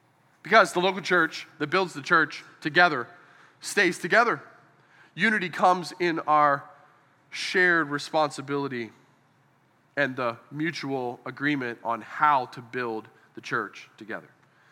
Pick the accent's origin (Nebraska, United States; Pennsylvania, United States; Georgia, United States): Pennsylvania, United States; Pittsburgh; because I grew up saying yins in Pittsburgh